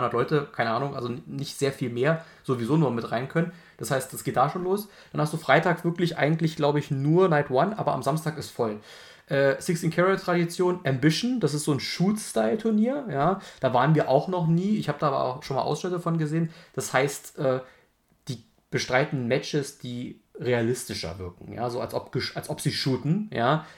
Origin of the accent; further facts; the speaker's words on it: Berlin, Germany; Ich sag nicht, damit wir es nicht falsch verstehen, dass ich hier als Berliner